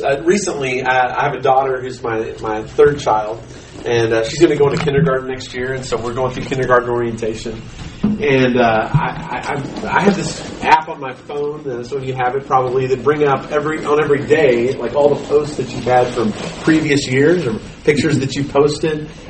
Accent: San Diego, California, United States; So I grew up in San Diego area

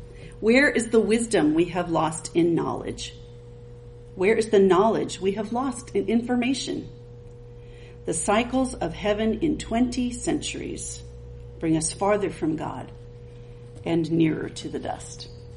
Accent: Seattle, Washington, United States; now in Arkansas, United States; We're actually from the Seattle area, so before our long tenure in Arkansas, we're from the Pacific Northwest.

